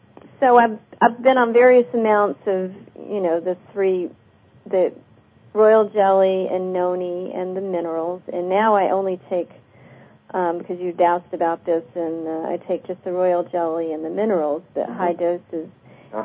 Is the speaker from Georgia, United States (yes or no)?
yes; Atlanta, Georgia, United States; Yes. I'm from Atlanta.